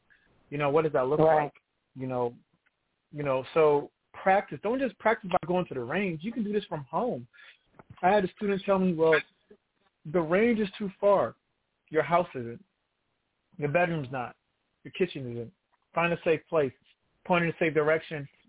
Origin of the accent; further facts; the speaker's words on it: Brooklyn, New York, United States; now in Virginia, United States; I'm from New York, y'all. Brooklyn. Brooklyn all day. East Flatbush. Crown Heights. I live in Virginia, though.